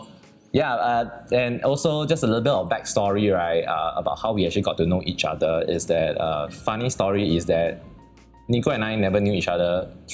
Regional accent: Singapore; Then I realized that, hey, we are both actually from Singapore.

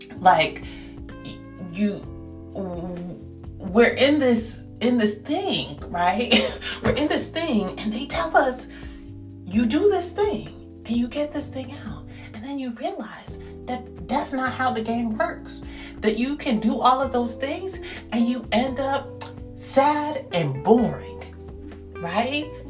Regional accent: Jamaica; But especially as a Jamaican

